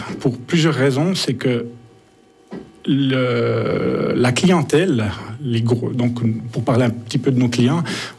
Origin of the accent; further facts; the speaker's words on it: Switzerland; born there; Moi, je suis fils d'immigré, mais je suis né en Suisse. J'ai fait toutes mes études en Suisse.